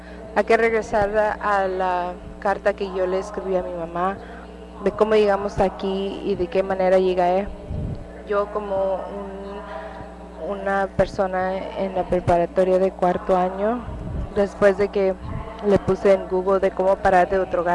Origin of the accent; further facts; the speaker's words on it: Puerto Rico; born there; Puerto Rico, donde yo nací